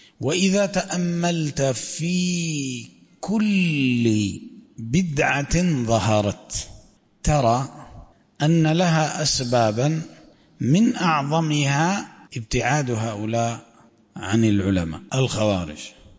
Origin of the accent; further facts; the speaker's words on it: Libya; في بلادنا ليبيا